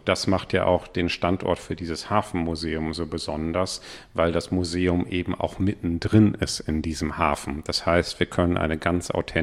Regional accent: Hamburg, Germany; Ja, viele Schiffe, die wir auch als Hamburger kennen, sind dort entstanden

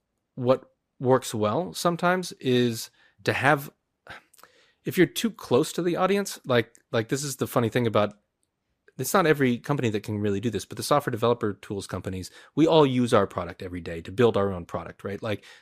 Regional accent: United States; she's German, right, and I'm American

